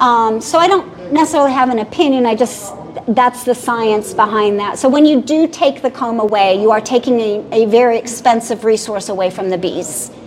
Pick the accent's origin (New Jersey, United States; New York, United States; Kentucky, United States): Kentucky, United States; also born or lived in Tennessee; so most of us beekeepers, I'm from Kentucky, Tennessee.